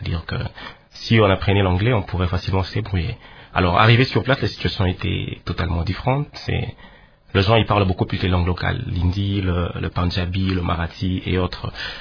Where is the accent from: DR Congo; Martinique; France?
DR Congo; Kinshasa; Oui, j'ai grandi à Kinshasa, à Lupin.